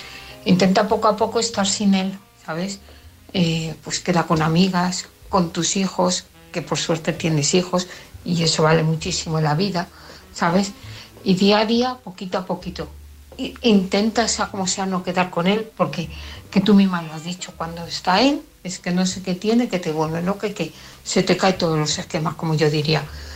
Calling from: Parla, Community of Madrid, Spain; de Parla. Yo, como siempre, escuchando los podcasts

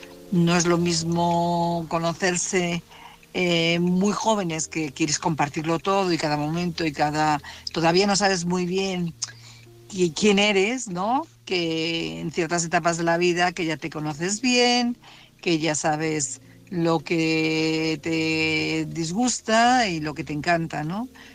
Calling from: Madrid, Community of Madrid, Spain; de Madrid.

